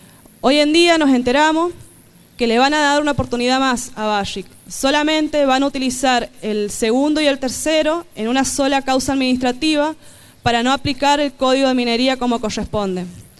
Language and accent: Spanish; San Juan, Argentina; somos sanjuaninos, somos argentinos y tenemos el derecho de vivir en un estado y en un lugar